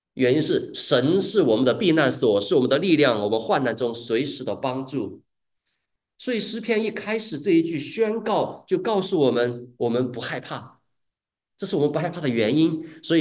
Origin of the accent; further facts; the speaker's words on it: Chongqing, China; now in United States; 那我老家在重庆，重庆有很多什么东西？防空洞。